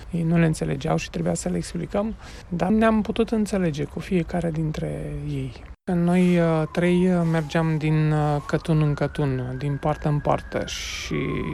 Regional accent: Romania; Cel mai mult ne-a impresionat căldura cu care ne-au primit în momentul în care și-au dat seama că suntem români

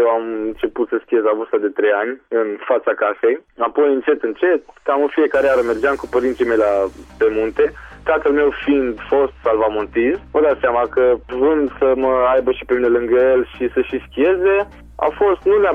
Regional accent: Reșița, Caraș-Severin, Romania; born there; M-am născut în Reșița, județul Calea Severin, pe data de 14 ianuarie 1997.

